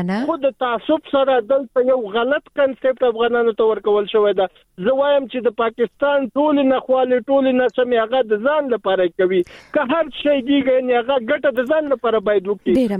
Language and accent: Pashto; Afghanistan; زه هم افغان یم